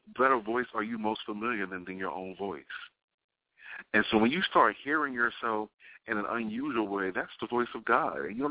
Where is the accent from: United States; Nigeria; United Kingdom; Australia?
United States; Brooklyn, New York; Now, I'm from Brooklyn. This is not so. I ain't that stupid.